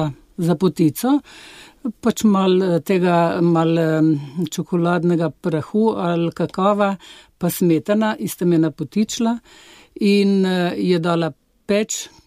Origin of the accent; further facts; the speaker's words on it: Dobrepolje, Central Slovenia, Slovenia; Jaz sem doma iz Trug. Dobre polje, spada po Dobre polje občino.